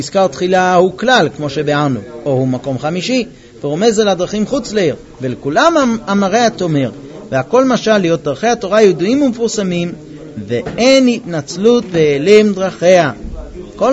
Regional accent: United States; Hebrew is a second language; אני גדלתי בארצות הברית. סמכו שאני יודע לדבר עברית.

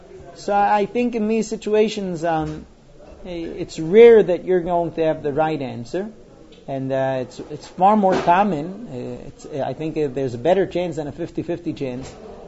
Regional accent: Israel; born there; first language he; English is a second language; I was born talking Hebrew, you know, I was here. My mother tongue is Hebrew, and even so, I didn't grow up here

